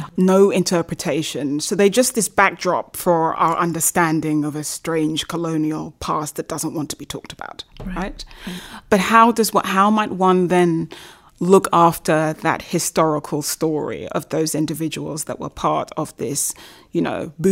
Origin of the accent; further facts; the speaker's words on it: Brazil; but I'm from Brazil and I kind of feel that they're getting it a bit right